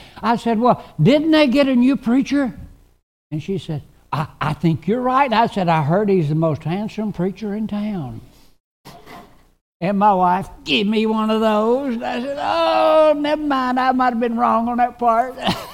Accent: Clarksville, Tennessee, United States; My hometown is Clarksville, Tennessee. Clarksville, Tennessee. Hadn't been there in years and years and years and years, but I still call it my hometown.

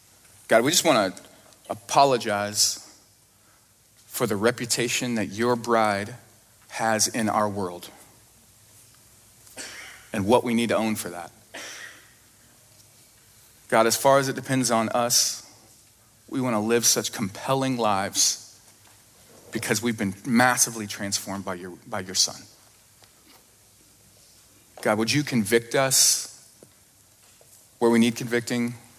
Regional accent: Oklahoma, United States; also born or lived in Kentucky; And like I grew up in Oklahoma and lived in Kentucky for a while, so I just say, y'all need Jesus.

